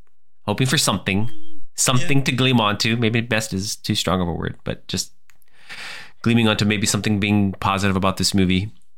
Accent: Texas, United States; I speaking of pools, we're both from South Texas, so

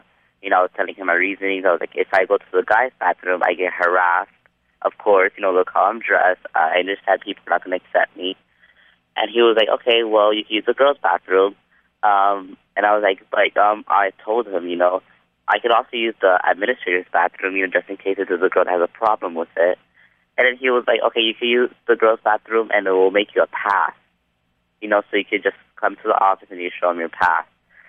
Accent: United States; And as an American, I mean, I say in every interview, I have freedom of expression.

